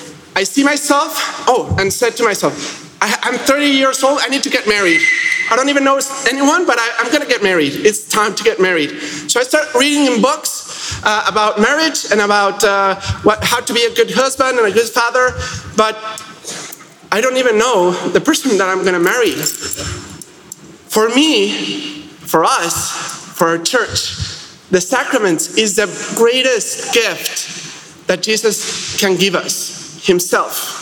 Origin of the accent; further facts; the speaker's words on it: Mexico; I'm from Mexico, and that happens there, so I assume it happens here as well somehow.